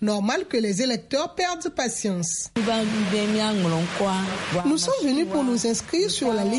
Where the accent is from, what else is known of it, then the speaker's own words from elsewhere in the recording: Togo; C'est important qu'en tant que Togolaise, je dois avoir ma carte d'électeur